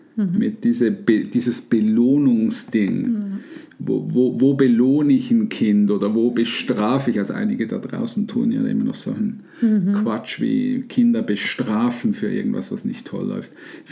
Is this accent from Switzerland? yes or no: yes; Switzerland; das wäre bei uns in der Schweiz nicht so toll